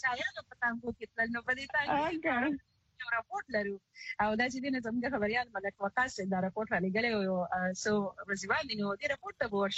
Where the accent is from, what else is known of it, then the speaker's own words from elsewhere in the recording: Karachi, Sindh, Pakistan; زه خو په کراچۍ کې پیدا لوي شو